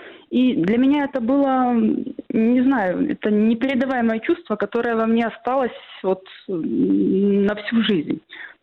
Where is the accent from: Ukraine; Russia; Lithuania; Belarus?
Belarus; Но и за это я, как белоруска, очень благодарна, потому что дома в Беларуси у меня и такой возможности не было.